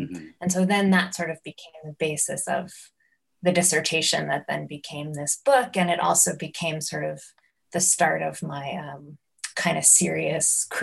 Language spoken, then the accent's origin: English; New York, United States; growing up in New York and, you know, kind of fortuitously getting access to those sort of kinds of experimental theater